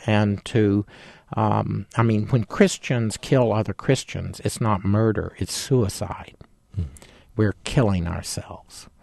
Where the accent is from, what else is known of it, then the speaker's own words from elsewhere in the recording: Texas, United States; I'm a Texan.